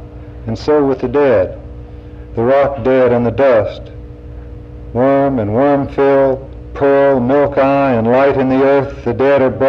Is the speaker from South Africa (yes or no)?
no; Pickwick Dam, Tennessee, United States; born there; I was born in Pickwick Dam, Tennessee. I was the first child born in this town because it wasn't even a town before he came, because it was a TVA project.